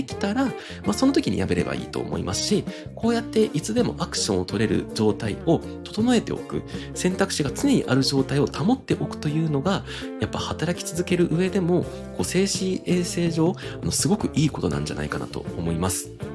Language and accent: Japanese; Kobe, Hyogo, Japan; also born or lived in Christchurch, New Zealand; now in Tokyo, Japan; 私が現在住んでいる東京都、私の出身地である兵庫県神戸市、私のもう一つのふるさとである、ニュージーランドクライストチャーチ、そして私が、2年間、仕事で駐在していたアメリカテキサス州ヒューストン